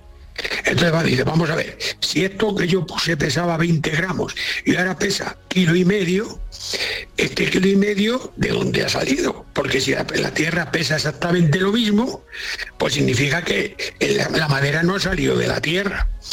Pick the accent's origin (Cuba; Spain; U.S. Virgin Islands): Spain; Castile; En mi pueblo, por ejemplo, castellano, cuando se ve un árbol, la gente dice, mira, un árbol